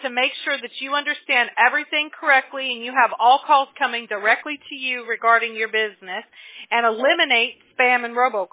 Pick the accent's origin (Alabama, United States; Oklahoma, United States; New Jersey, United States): Alabama, United States; Mobile; born there; Let me tell you, I was born in Mobile, Alabama.